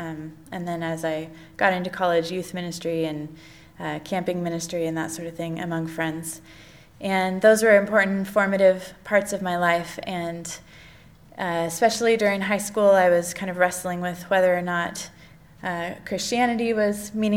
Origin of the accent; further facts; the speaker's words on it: Newberg, Oregon, United States; So I grew up a Quaker in Oregon, in Newburgh, and I am currently a member of North Valley Friends.